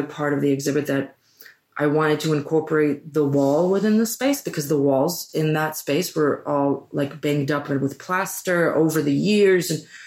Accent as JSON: {"language": "English", "town": "Tel Aviv", "region": "Tel Aviv District", "country": "Israel", "tie": "born or raised there", "said": "I grew up in Tel Aviv."}